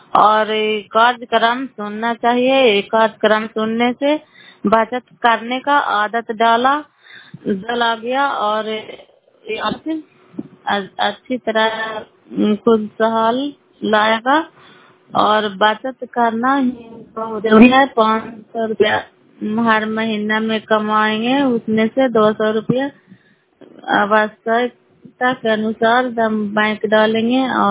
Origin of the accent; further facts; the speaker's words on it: Bairiyanj, Bihar, India; नालंदा जिला कराय ब्लॉक मकरौता पंचायत ग्राम बैरियंज की निवासी हूँ।